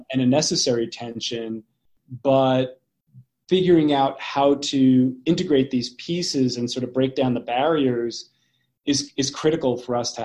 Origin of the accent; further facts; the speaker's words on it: East Coast, United States; I come from the East Coast where the culture is very different than it is in the Mountain West